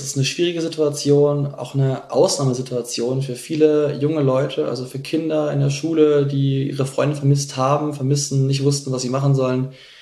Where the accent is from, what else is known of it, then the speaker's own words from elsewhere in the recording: Munich, Bavaria, Germany; Ich komme aus München